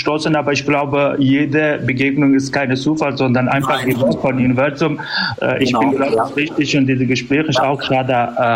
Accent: Afghanistan; Ich bin Afghane.

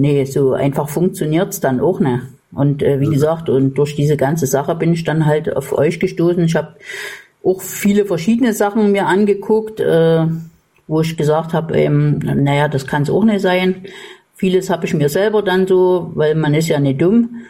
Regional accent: East Germany, Germany; Ich bin ja auch ein Ossi-Kind.

